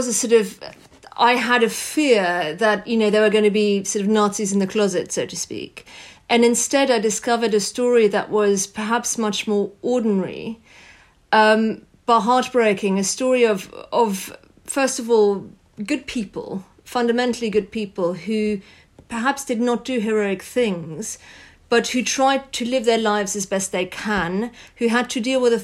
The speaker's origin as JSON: {"language": "English", "country": "France", "tie": "born or raised there", "said": "Well, my mother, you know, moved from Germany when she was 18 and rebuilt her life in France. I grew up in France."}